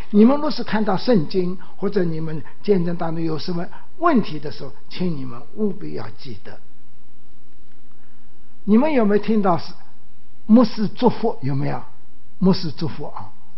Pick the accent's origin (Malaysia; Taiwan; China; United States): China; 因为我们中国人的词这个文字很着重这个祝字啊